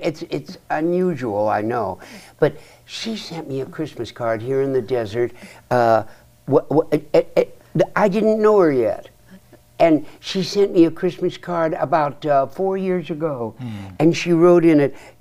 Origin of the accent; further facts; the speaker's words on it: Washington, United States; born there; Now, I was born near Alderwood.